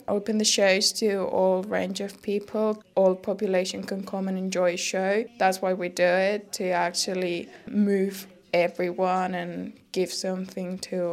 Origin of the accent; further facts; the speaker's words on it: Spain; English is a second language; I'm from Spain